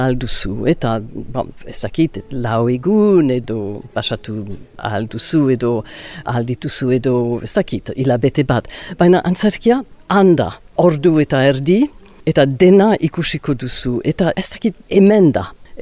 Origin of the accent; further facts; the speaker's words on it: Ciboure, Nouvelle-Aquitaine, France; Basque is a second language; also born or lived in New York, United States; eta bo, New Yorken jaio nintzen, baina txikitan Zibururra joan nintzen, burasoekin, eta haiek Ziburun bizi ziren, urte asko, hamar urte, gora bera, eta Ziburuko eskolara joan nintzen, eta bo, gero Amerikara itzuli ginen, eta gero Londresara joan nintzen